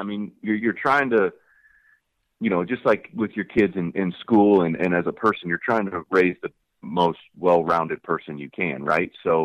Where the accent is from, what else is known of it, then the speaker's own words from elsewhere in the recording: Pacific Northwest, United States; I grew up, like you said, I grew up in the Northwest.